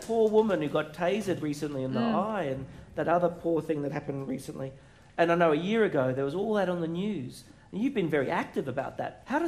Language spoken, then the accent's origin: English; Woodridge, Queensland, Australia; I know we both come from Logan. I'm from Woodridge.